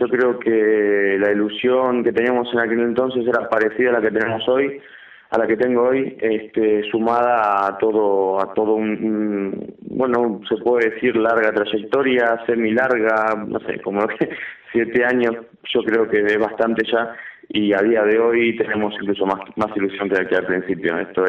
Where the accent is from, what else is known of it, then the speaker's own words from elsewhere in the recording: Argentina; solamente me llaman argentinos, parece que tenía una especie de imán con la gente de mi pueblo